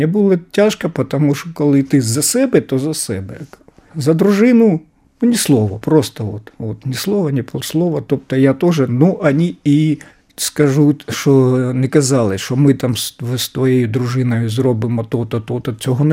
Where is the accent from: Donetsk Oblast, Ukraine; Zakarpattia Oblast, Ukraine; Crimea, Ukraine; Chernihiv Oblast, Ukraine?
Chernihiv Oblast, Ukraine; Snovsk; Прямо дорога йде на Росію, направо дорога йде на мій рідний Сновськ.